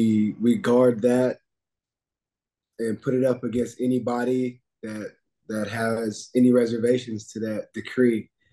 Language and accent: English; North Carolina, United States; So, yeah, man, like growing up in North Carolina definitely does build on that whole basketball as a religion.